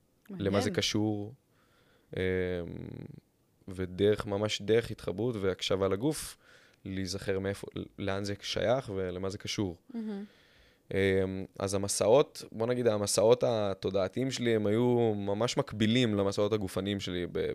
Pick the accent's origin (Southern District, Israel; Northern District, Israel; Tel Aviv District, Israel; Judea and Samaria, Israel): Northern District, Israel; also born or lived in Jerusalem; הלכתי לעשות מכינה קדם צבאית בירושלים, שזה אגב העיר שנולדתי בה, אבא שלי מירושלים במקור, כן, בגיל שנה עברנו לצפון.